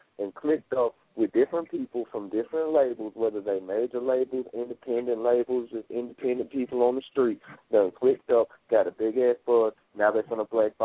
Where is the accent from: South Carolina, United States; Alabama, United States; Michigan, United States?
Michigan, United States; Detroit; also born or lived in Macon, Georgia; I was born in Macon, Georgia, down in the South, man, straight goddamn grimy gutter South Georgia, you know what I'm saying? Grew up in the goddamn hood of Detroit, you feel me?